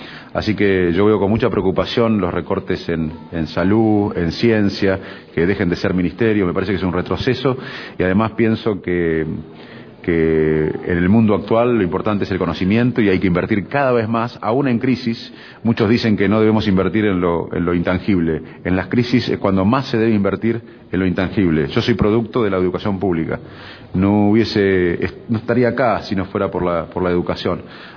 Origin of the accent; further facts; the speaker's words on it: Argentina; obviamente somos todos argentinos y estamos orgullosos de ser argentinos